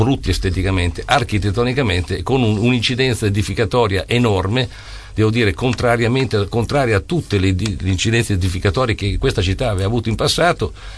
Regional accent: Bologna, Emilia-Romagna, Italy; io sono un bolognese e voglio vincere con Bologna

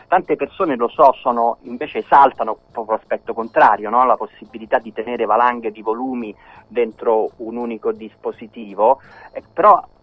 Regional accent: Rome, Lazio, Italy; Io sono romano, chi non è romano magari non può saperlo, ma il Pincio a Roma è un luogo molto importante, è il colle dove sorge Villa Borghese e al quale sono legato affettivamente, perché è un posto dove ho passato tutta la mia infanzia.

